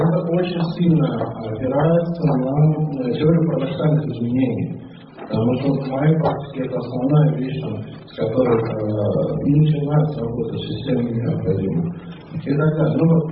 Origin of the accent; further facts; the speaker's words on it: Moscow, Russia; я из Москвы.